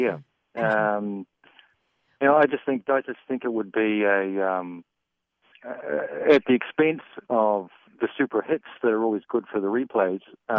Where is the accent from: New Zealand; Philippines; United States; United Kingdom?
New Zealand; I'm from New Zealand, and it's against the law for adults and children not to wear bicycle helmets.